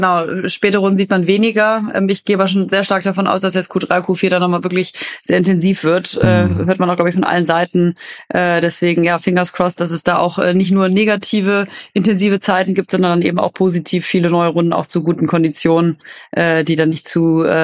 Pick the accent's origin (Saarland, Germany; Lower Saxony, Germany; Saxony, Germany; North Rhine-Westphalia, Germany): North Rhine-Westphalia, Germany; Cologne; freut mich besonders als Kölnerin